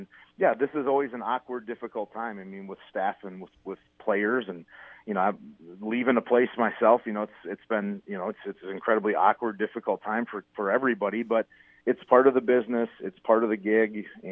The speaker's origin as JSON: {"language": "English", "town": "Menomonie", "region": "Wisconsin", "country": "United States", "tie": "born or raised there", "said": "I'm actually from Menominee, which is where UW Stout is at. So I grew up with some of Coach Meyercourt's kids."}